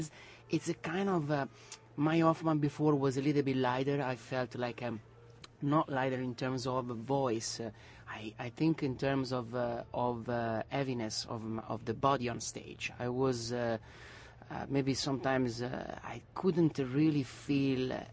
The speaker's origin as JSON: {"language": "English", "town": "Arezzo", "region": "Tuscany", "country": "Italy", "tie": "born or raised there", "said": "you just came, you told me that you just came from my hometown"}